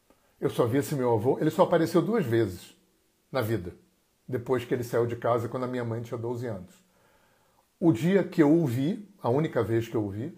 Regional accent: Brazil; Eu sou brasileiro, eu sou homem, eu sou pai, eu sou idoso

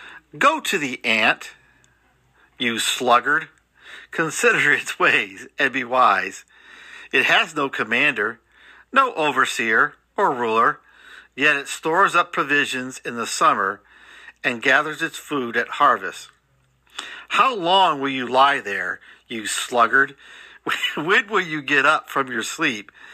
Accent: Akron, Ohio, United States; also born or lived in Cleveland, Ohio; Who would ever thought … growing up in Cleveland, Ohio, and then Akron, Ohio, would have a book available through Walmart.com.

